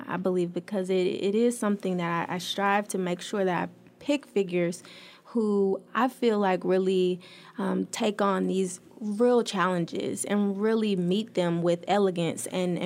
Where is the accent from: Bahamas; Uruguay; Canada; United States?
United States; Little Rock, Arkansas; someone who's always moving in the community and who loves where I'm from Little Rock, I felt the weight of that community